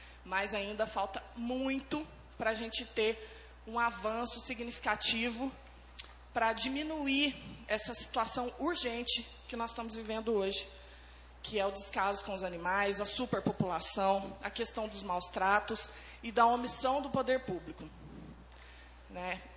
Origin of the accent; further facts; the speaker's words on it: Pouso Alegre, Minas Gerais, Brazil; Aqui tem universidade, mas em Pouso Alegre, de onde eu venho, nós temos dificuldade.